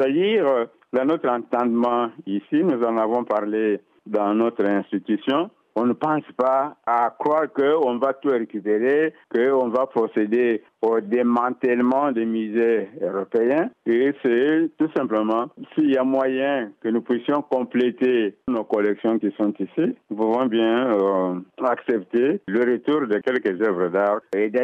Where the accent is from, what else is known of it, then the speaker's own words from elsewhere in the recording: DR Congo; En tant que Congolais et travaillant au musée, c'est une question qui nous intéresse.